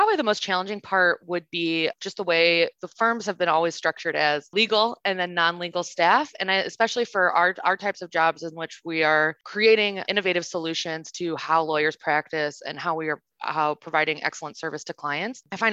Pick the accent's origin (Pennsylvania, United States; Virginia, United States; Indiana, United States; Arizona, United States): Indiana, United States; Yeah, so I am originally from Northwest Indiana.